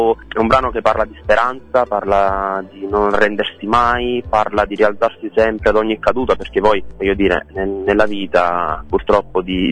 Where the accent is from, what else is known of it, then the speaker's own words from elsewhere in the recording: Rutino, Campania, Italy; io ci tengo a dire che sono cilentano